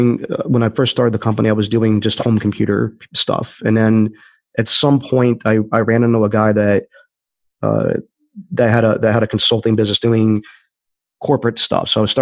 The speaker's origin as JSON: {"language": "English", "town": "Washington", "region": "District of Columbia", "country": "United States", "tie": "born or raised there", "said": "I grew up in the Washington, D.C. area"}